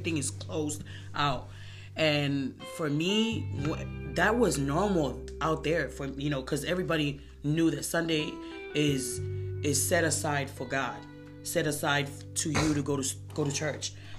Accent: Tonga; also born or lived in Compton, California, United States; I grew up in Tonga, the island of Tonga, and I was born out here in Compton, California.

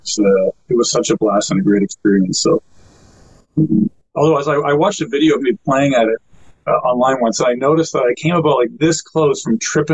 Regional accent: Canada; So really a bucket list thing for me as a musician and as a Canadian, too.

